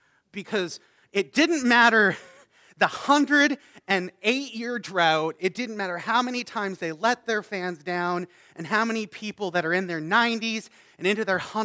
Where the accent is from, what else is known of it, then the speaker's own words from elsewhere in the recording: Canada; All right, here's the thing. I'm a Canadian. There's only one Canadian baseball team